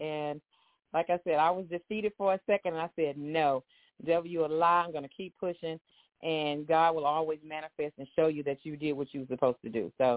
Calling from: Houston, Texas, United States; I'm calling from Houston, Texas.

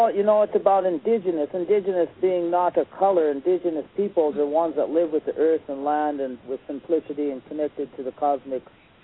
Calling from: Cornville, Arizona, United States; I'm calling in from Arizona, Cornville, Arizona.

